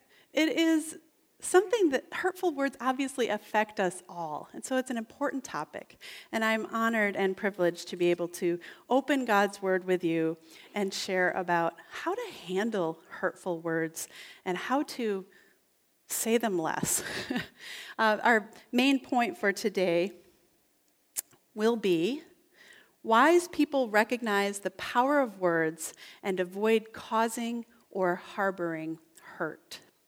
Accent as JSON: {"language": "English", "town": "Albion", "region": "New York", "country": "United States", "tie": "born or raised there", "said": "I was born and raised in Albion. I still live there with my husband Tom"}